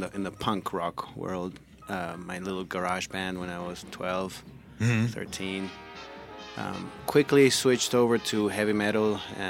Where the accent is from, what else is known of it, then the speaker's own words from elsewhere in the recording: Buenos Aires, Argentina; I'm from Buenos Aires, Argentina